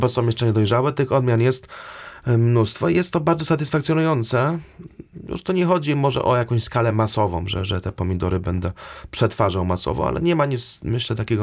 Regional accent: Subcarpathian Voivodeship, Poland; No moje rodzinne strony to jest bardziej podgórsko niż Rzeszów już.

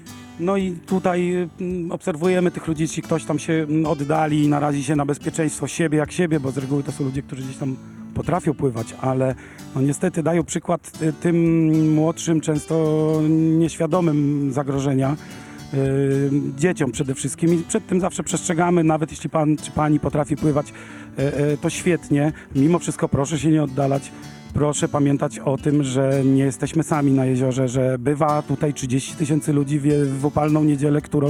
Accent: Tarnobrzeg, Subcarpathian Voivodeship, Poland; my jesteśmy stąd, my jesteśmy Tarnobrzeżanami, my jesteśmy z Tarnobrzeżanami z krwi i kości, tutaj się wychowywaliśmy

